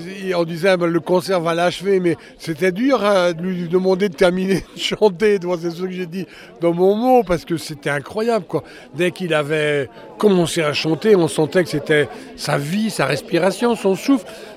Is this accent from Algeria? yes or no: no; Groix, Brittany, France; puisque je suis de Groix